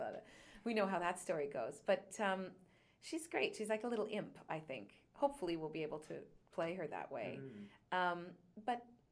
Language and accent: English; Canada; maybe it's a bit about being Canadian and, you know, not having too big of an ego